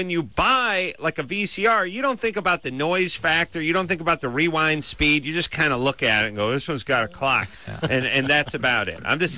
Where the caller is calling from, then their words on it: Memphis, Tennessee, United States; I was calling from Memphis.